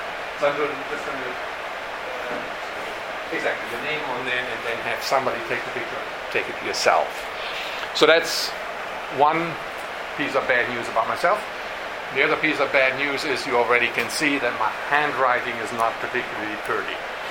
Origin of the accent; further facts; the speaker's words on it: Germany; English is a second language; moved away as an adult; now in United States; So I am from Germany, as I said. I came over in 1989, and some of you history buffs may know something that happened in 1989.